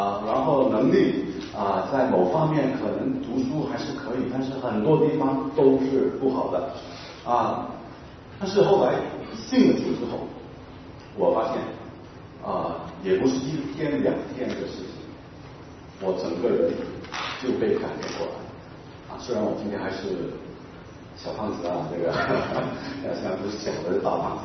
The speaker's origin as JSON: {"language": "Chinese", "country": "Hong Kong", "tie": "born there", "said": "因为我是跟家谱的我在香港出生的跟家谱，所以我这一辈的都叫名的。"}